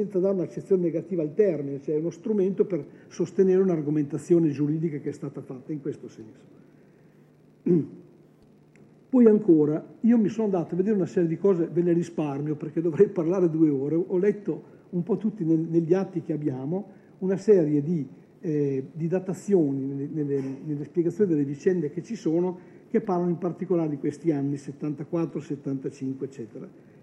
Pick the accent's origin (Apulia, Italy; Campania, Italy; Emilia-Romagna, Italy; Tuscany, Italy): Emilia-Romagna, Italy; Reggio Emilia; Io vengo da Reggio Emilia